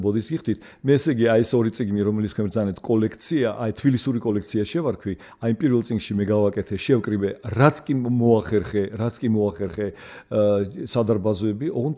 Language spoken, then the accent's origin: Georgian; Tbilisi, Georgia; მე სოლოლაკში დავიბადე, გავიზარდე და ძალიან ბევრი იყო ეს სოლოლაკში ეზოში ეს პატარა აუზები.